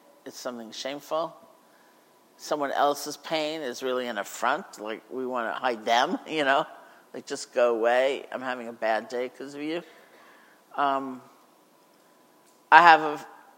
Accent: New England, United States; I'm from New England, so December, right? It's icy, it's cold, it's miserable, and I'm on Maui.

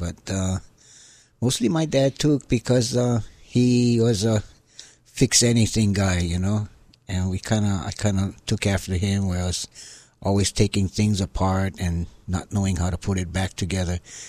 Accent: Honolulu, Hawaii, United States; I grew up in the Makiki area when I was a little boy. There's 6 of us. Raised by our mom after a divorce, single mom raising 6 kids, Makiki, right in the heart of Makiki.

